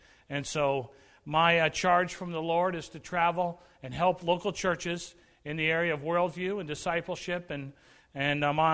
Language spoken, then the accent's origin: English; Massachusetts, United States; My history is such that I grew up in New England on an island off the coast of Massachusetts